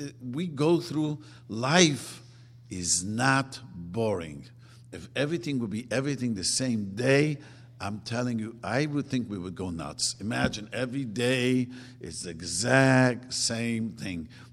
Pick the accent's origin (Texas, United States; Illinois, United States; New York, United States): New York, United States; Brooklyn; I grew up in Brooklyn. Everyone was religious. The whole community was Holocaust survivors.